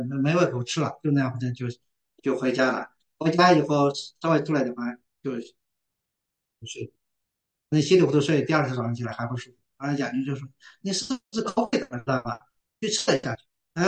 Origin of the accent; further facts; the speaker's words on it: Shanxi, China; 我们山西人有个特点，我们快搁就，蹲在那儿一蹲2小时没啥事的啊